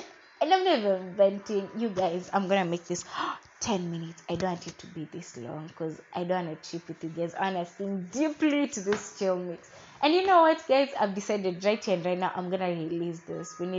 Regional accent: Nairobi, Kenya; It's just that I'm from Nairobi.

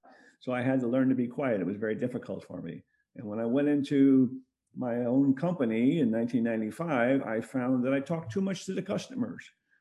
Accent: United States; now in Russia; I am an American, but I've been living in Russia for a number of years now. I did 25 years in the military, American military

